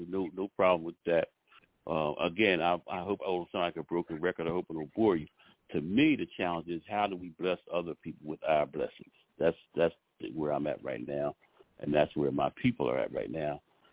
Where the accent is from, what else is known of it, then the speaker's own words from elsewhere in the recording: Camden, New Jersey, United States; But I'm actually from Camden, New Jersey. I'm talking from Camden, New Jersey right now.